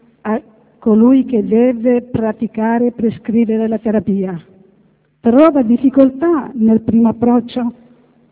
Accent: Treviso, Veneto, Italy; also born or lived in Horn of Africa; nato a nord dell'Africa, collega. Poi proiettata nel nord dopo un po' di anni. Sono di Treviso

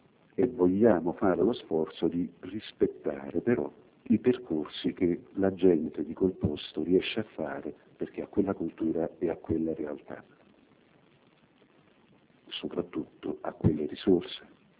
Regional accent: Naples, Campania, Italy; Molte volte da buon napoletano mi sono divertito a pensare

